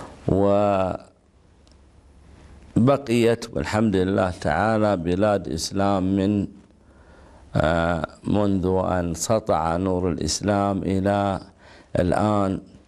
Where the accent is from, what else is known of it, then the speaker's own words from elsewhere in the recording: Al-Kharfa, Riyadh Province, Saudi Arabia; born there; أنا من مواليد قرية الخرفة بالأفلاج، محافظة الأفلاج تبعد عن الرياض 320 كيلو جنوب الرياض، بين محافظتي وادي الدواسر وحوطة بني تميم.